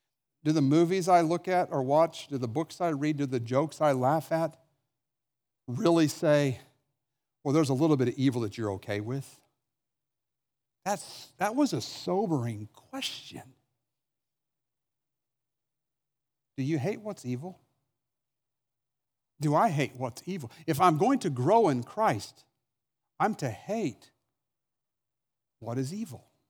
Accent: Oklahoma, United States; I grew up in Oklahoma, and my pastor had acreage that was close to where I lived

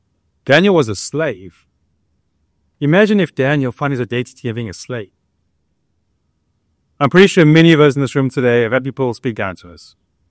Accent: South Africa; English is a second language; I'm South Africa. I grew up in South Africa.

